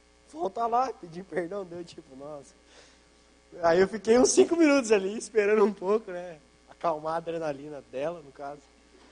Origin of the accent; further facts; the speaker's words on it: Mato Grosso do Sul, Brazil; Eu sou do Mato Grosso do Sul e lá tem rio, a gente nadava em rio bastante.